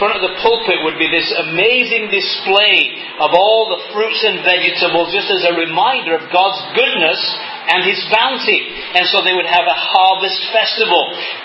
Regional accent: England, United Kingdom; moved away; I remember growing up in England, every September time, the churches over there would have a harvest festival.

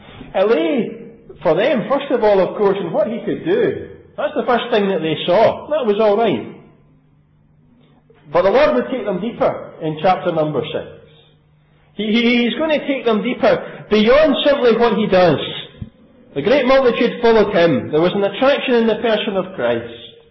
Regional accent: New Cumnock, Scotland, United Kingdom; We come from New Cumnock. If you've got ten houses in a row, it's a big street in New Cumnock.

